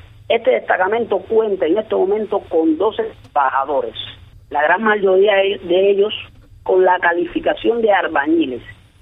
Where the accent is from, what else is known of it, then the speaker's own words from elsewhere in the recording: Guantánamo, Cuba; deportado de mi provincia de Guantánamo porque soy natural de Guantánamo.